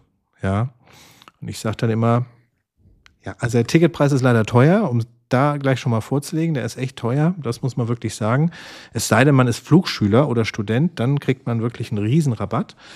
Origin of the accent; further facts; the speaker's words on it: Hesse, Germany; bei uns in Hessen